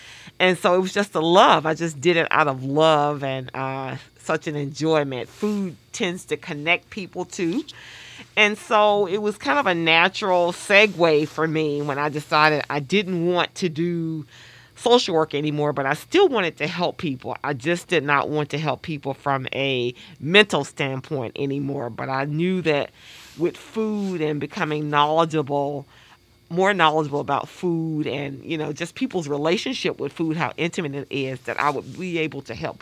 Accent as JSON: {"language": "English", "region": "Mississippi", "country": "United States", "tie": "born or raised there", "said": "I grew up in Mississippi, and I grew up with a mother that loved baking and cooking"}